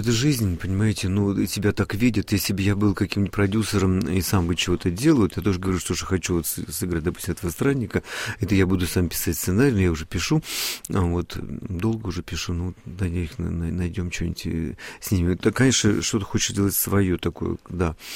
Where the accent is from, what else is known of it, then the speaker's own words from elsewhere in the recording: Chelyabinsk, Chelyabinsk Oblast, Russia; в моем родном городе Челябинске